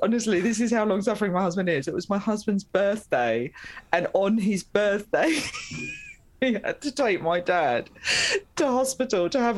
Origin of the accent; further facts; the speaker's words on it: East of England, United Kingdom; I was born in Essex.